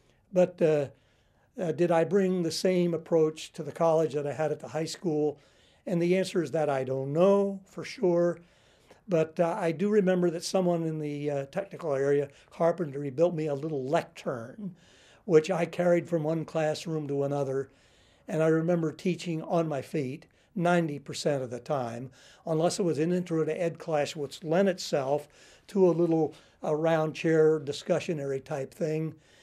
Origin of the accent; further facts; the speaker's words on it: Montoursville, Pennsylvania, United States; sold the homes, washed my hands, and came back to my hometown. That's the guy from Jersey's song, and Montoursville, my hometown, and we're happy there.